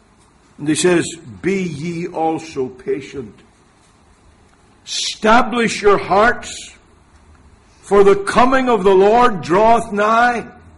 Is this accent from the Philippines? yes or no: no; Ireland; Because you see, I'm Irish. And the Irish are not known to be the most patient people in the world.